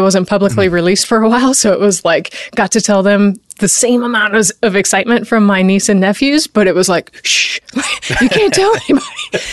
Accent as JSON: {"language": "English", "region": "Colorado", "country": "United States", "tie": "born or raised there", "said": "And growing up in Colorado, you know, right there next to the Air Force Academy, the Air Force pilot, that all seemed like the right direction to go."}